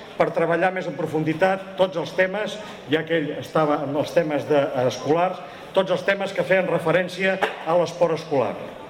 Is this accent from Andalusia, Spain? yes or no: no; Sitges, Catalonia, Spain; I d'orgull també com a ciutadans, com a vilatans que som de Sitges.